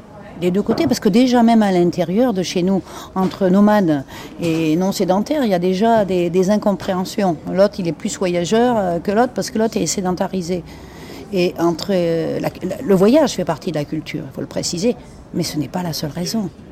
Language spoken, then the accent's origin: French; France; moi je suis française aussi, moi j'aime mon pays